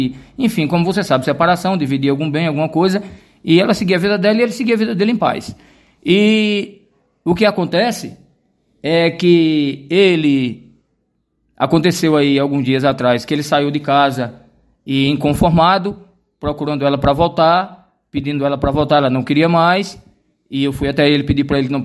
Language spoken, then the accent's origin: Portuguese; Arapiraca, Alagoas, Brazil; now in Palmeira dos Índios, Brazil; né? Posteriormente sou de Arapiraca, hoje resido aqui em Palmeira dos Índios